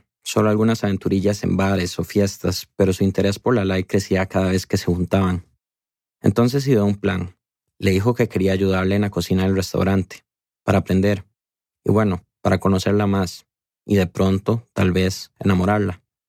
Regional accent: Costa Rica; Lo sé como tico que soy.

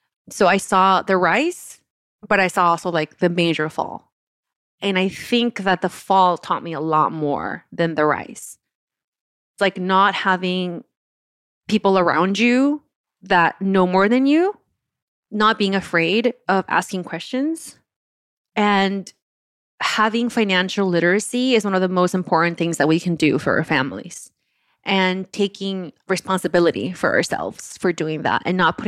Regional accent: Oaxaca, Mexico; because I am from Oaxaca and I went to school there, I danced all the folklorico, my parents were in a Oaxacan restaurant, I was surrounded by Oaxacan community.

